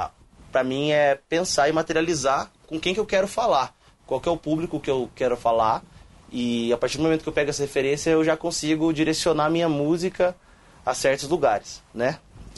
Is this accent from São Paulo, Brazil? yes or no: yes; Barretos, São Paulo, Brazil; Que eu sou natural de Barretos SP, como eu disse para vocês.